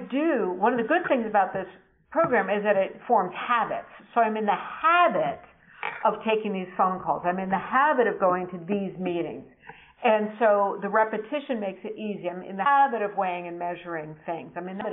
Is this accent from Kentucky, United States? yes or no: no; Cambridge, Massachusetts, United States; I'm from Cambridge, Massachusetts, Metro West Intergroup.